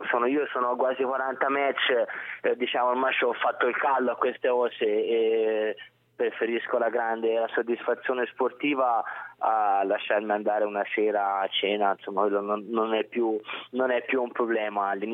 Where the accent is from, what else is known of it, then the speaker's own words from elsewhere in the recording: Siena, Tuscany, Italy; Certo è, essendo senese, uno di Firenze magari fa un po' più effetto